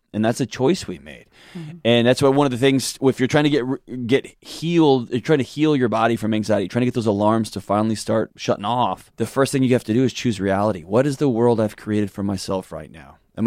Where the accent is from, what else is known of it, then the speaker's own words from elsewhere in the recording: Texas, United States; I was born and raised in Texas, so I'm this obnoxious Texas male who also went to a lot of grad school.